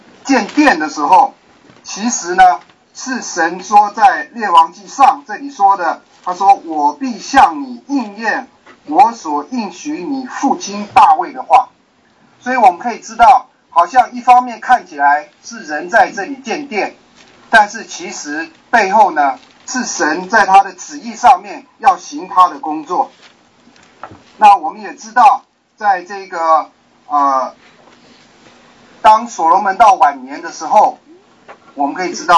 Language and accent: Chinese; Canada; 我是加拿大的